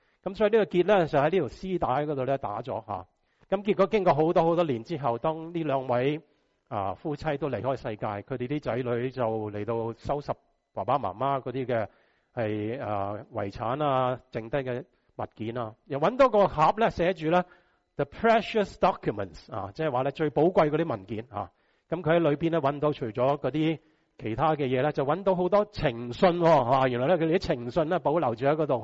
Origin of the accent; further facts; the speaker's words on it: China; 其实我们中国人都有这样的讲法啦